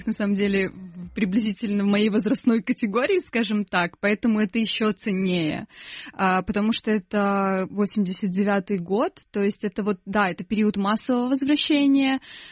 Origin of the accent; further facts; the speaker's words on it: Kholmovka, Crimea, Ukraine; also born or lived in Bakhchysarai; Ну, вообще, у меня, в принципе, даже в свидетельстве о рождении стоит село Холмовка, да, то есть это место, как бы, прописки. Родилась в Бахчисарайском роддоме, а жили мы, да, всю жизнь, по сути, в Холмовке, ну, до начала университетских лет.